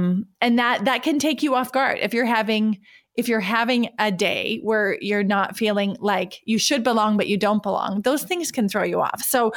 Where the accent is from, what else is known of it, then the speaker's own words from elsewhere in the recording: North Dakota, United States; And I remember getting there and I introduced myself and told them, you know, where I was from North Dakota.